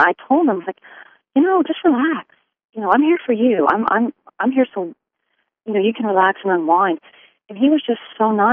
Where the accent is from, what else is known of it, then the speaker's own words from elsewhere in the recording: the South, United States; Maybe just because I'm a Southerner, I don't know